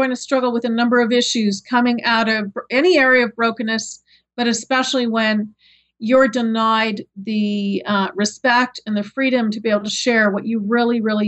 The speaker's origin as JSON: {"language": "English", "country": "Canada", "said": "I'm a Canadian"}